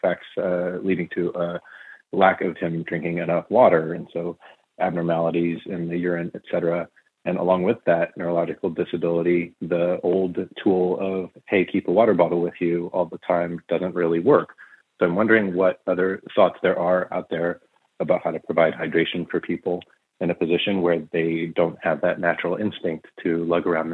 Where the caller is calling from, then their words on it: Baltimore, Maryland, United States; I'm calling from Baltimore.